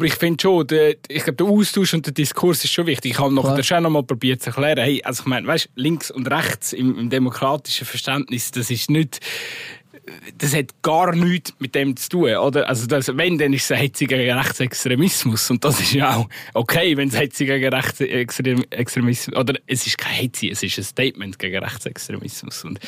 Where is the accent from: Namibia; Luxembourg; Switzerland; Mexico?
Switzerland; Also die Folge wird so oder so irgendwann ist auch bei uns in der Schweiz an.